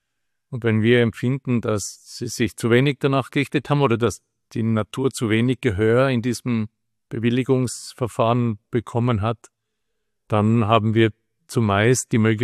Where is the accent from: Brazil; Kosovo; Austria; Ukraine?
Austria; Tyrol; Und wir haben, was die meisten Menschen bei uns in Tirol gar nicht wissen